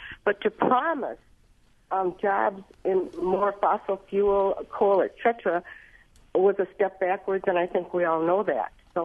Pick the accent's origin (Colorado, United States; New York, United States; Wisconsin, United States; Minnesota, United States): Wisconsin, United States; I hope that I come from the Spartatoma area of Wisconsin.